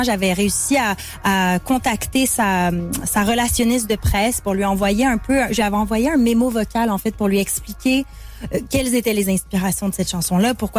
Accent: Quebec, Canada; Parce que, bon, évidemment, vous le savez, je suis québécoise.

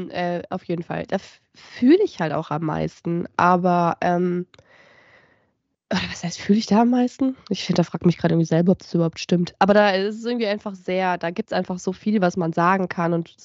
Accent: Gernsbach, Baden-Württemberg, Germany; now in Munich, Germany; dass ich nach München gezogen bin aus einer kleinen, ich komme eigentlich aus Gernsbach, das ist eine ganz kleine Stadt neben Baden-Baden

